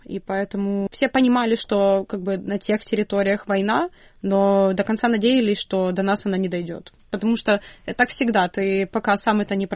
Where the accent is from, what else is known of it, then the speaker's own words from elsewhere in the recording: Ukraine; born there; и я горда тем, что я родилась в Украине.